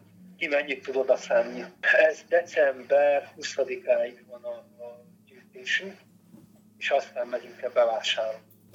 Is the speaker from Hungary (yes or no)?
no; Zakarpattia Oblast, Ukraine; mert én is itt voltam önkéntes kárpátaljaiként